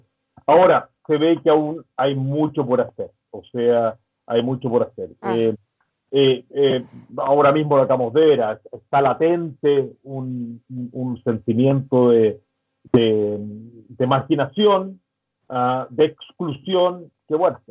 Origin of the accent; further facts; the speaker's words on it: Chile; Yo vengo, soy chileno